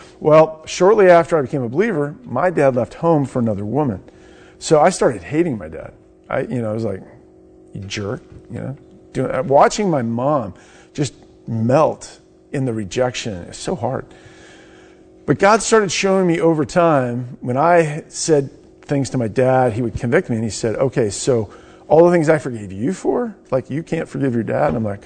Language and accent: English; Herndon, Virginia, United States; I grew up in Herndon.